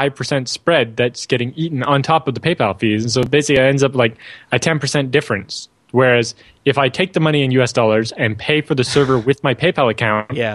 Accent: Canada; But I'm Canadian.

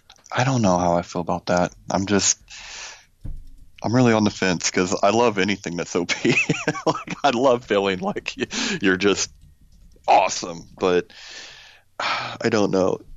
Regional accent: United States; almost forgot, bald eagle, because I'm American.

